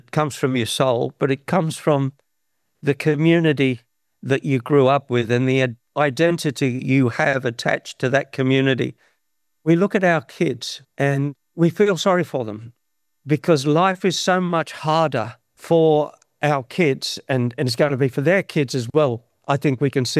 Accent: New South Wales, Australia; The fact that I'm Australian, and particularly this part of Australia, which is God's country, working class. I'm looking over Newcastle Harbour now.

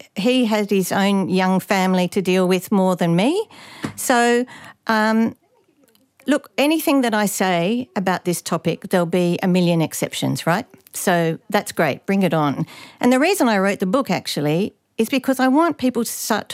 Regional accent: Australia; what is the value of my life as an Australian if I die leaving this country worse off for the next generation than it was for me?

